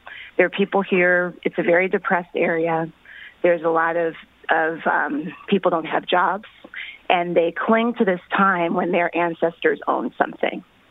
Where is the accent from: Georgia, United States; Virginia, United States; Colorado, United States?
Virginia, United States; Growing up in Virginia, having to go to Mount Vernon on field trips, being the only black kid in elementary in my school